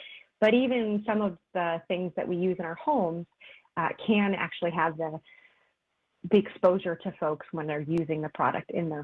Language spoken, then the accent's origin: English; Michigan, United States; And forgive me, I'm from Michigan.